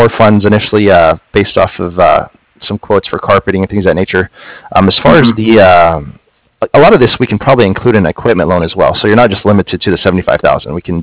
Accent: Dallas, Texas, United States; I grew up in Texas around the Dallas area, so I'm a little bit familiar.

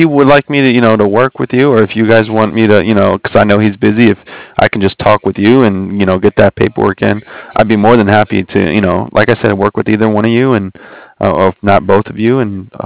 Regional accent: New Orleans, Louisiana, United States; born there; now in California, United States; Yeah, okay. I was born in New Orleans.

